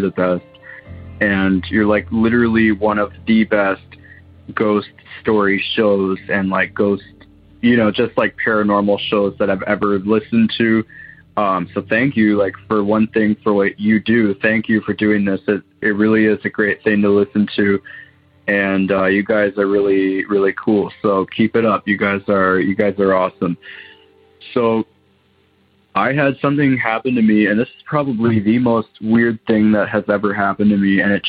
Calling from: Waterloo, Ontario, Canada; I'm calling from Waterloo, Ontario, Canada.

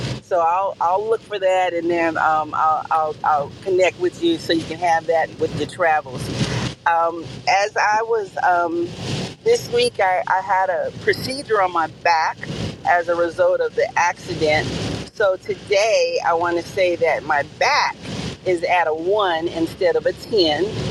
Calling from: Dallas, Texas, United States; We are in Dallas, Texas, with a lot of rain on this Saturday morning

